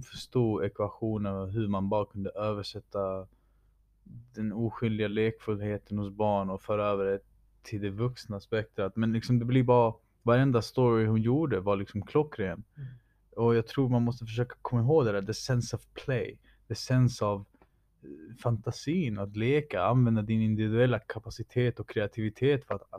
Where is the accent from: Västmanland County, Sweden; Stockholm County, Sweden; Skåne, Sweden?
Skåne, Sweden; Malmö; Jag var ju uppväxt i Malmö. När jag var liten så pratade jag som en, inte proper svenska, långt ifrån.